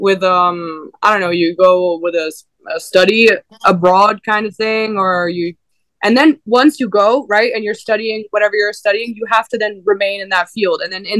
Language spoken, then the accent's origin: English; Ticino, Switzerland; first language English; also born or lived in Bern; I'm from here. I'm from Switzerland, born in Bern, the capital.